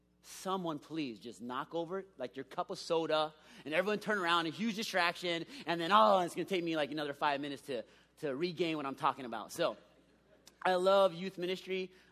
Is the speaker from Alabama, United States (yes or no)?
no; Kailua, Hawaii, United States; now in San Diego, United States; I'm originally from Kailua, Oahu. That's my hometown, born and raised there. Came out here maybe 10 years ago. Live in San Diego.